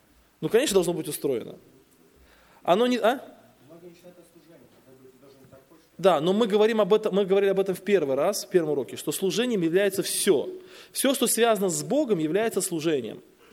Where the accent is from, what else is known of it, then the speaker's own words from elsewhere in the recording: Tolyatti, Samara Oblast, Russia; Я же из Тольятти, там они выпускаются.